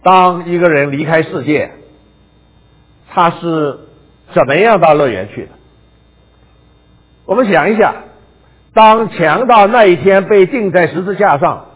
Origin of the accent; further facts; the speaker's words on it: China; 我们中国人有一句话也可能比较相信的，就是万人坑啊